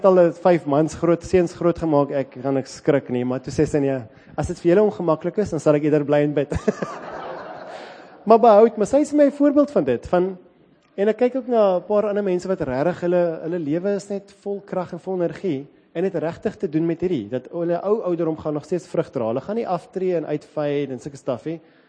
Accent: Kenya; ek kom uit Kenia uit

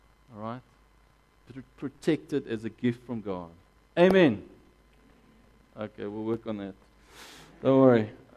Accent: Gauteng, South Africa; I grew up just outside Pretoria in a very protected environment.

